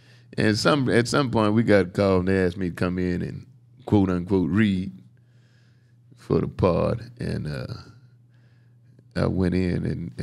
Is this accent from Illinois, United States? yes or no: yes; Chicago, Illinois, United States; Southside Chicago.